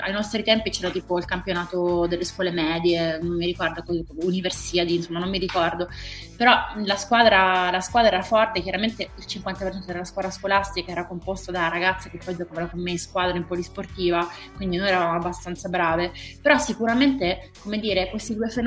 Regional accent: Germany; Italian is a second language; perché sono tedesco

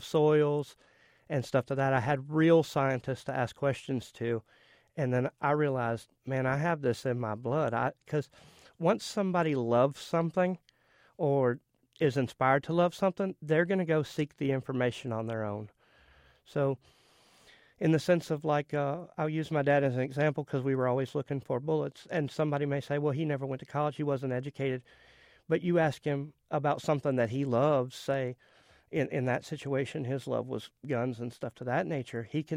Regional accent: Louisiana, United States; We grew up in South Louisiana hunting and fishing.

